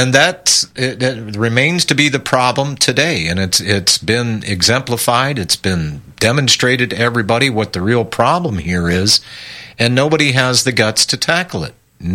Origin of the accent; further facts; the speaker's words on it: Pennsylvania, United States; born there; Alan, you know, I was born in Pennsylvania. And I wasn't born in the South, but I've been adopted by the Southerners